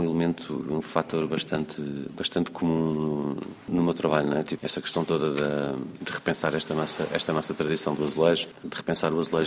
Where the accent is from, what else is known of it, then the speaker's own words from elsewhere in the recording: Portugal; Como português pensei, bom, as fachadas dos edifícios são azulejos. Em Lisboa, em Portugal, é uma coisa muito comum